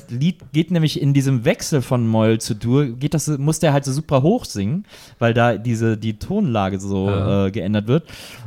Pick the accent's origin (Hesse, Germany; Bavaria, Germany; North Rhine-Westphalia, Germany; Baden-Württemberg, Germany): North Rhine-Westphalia, Germany; Cologne; Und trotzdem war klar, dass wir sind alle Kölsche und das ist unsere Stadt